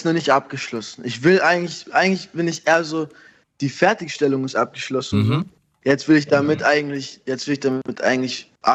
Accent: Bavaria, Germany; ich komme aus Bayern, Bruder. Ich kriege jeden Tag fünf Sprüche, Bruder.

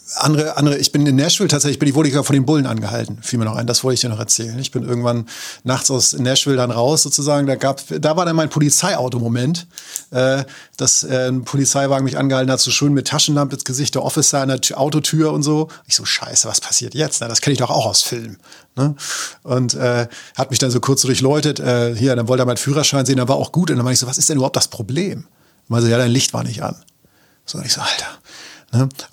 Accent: Germany; accent: German; außer er hätte meinen deutschen Akzent im Englisch gehört.

